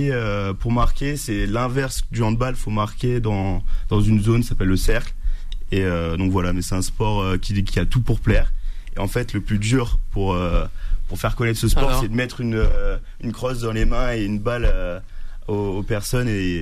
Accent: France; Sauf que moi, je viens du sud de la France.

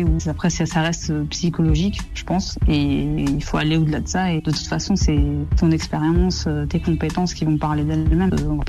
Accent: Gennevilliers, Île-de-France, France; Alors j'ai grandi dans le 92 à Gennevilliers, donc je suis née là-bas et j'ai grandi là-bas, j'ai fait toutes mes études quasiment à Gennevilliers, dans un quartier qui s'appelle le quartier des Grésillons, qui est super agréable

